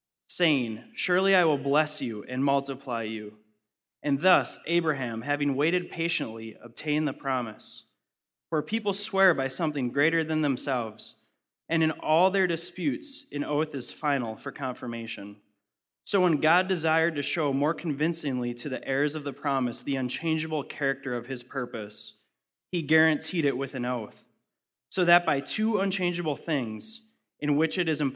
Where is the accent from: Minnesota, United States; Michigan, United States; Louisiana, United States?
Minnesota, United States; But I grew up near the Boundary Waters.